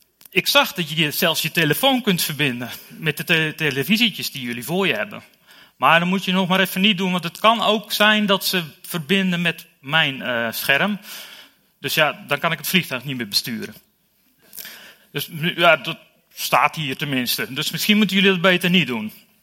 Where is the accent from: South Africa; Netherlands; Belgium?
Netherlands; Werkendam, North Brabant; ik ben opgegroeid in Werkendam, dat is een beetje de Bijbelbelt van het zuiden, zeg maar.